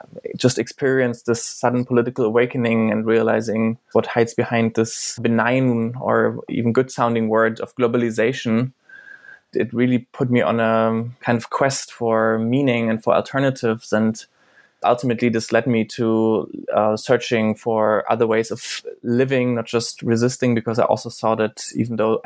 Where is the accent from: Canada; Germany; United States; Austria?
Germany; eastern Germany; English is a second language; I come from Eastern Germany